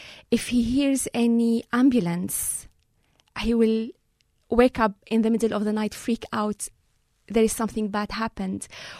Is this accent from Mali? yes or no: no; Syria; now in Ireland; The war broke out when I was in Syria in 2011. So I witnessed around 4 months of the conflict in my hometown. And I was lucky, actually, because I arrived to Ireland by plane